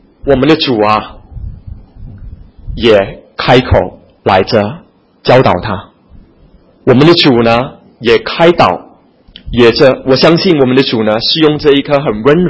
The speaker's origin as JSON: {"language": "Chinese", "region": "Fujian", "country": "China", "accent": "Fujianese", "said": "如果说你懂得讲方言哈，我们福建话"}